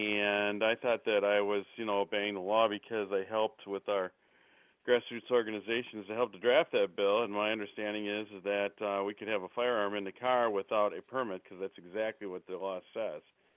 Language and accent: English; Wisconsin, United States; I'm from Wisconsin.